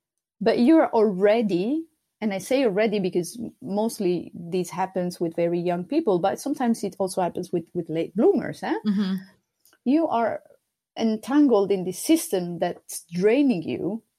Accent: Sardinia, Italy; first language Sardinian; English is a second language; And in Sardinian, that's my native language, we have a saying

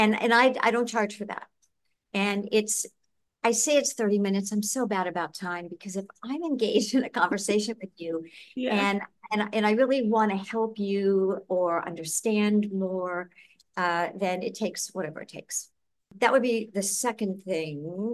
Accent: Chicago, Illinois, United States; growing up in Chicago and living in the desert for many, many, many years, and now living in the tropics

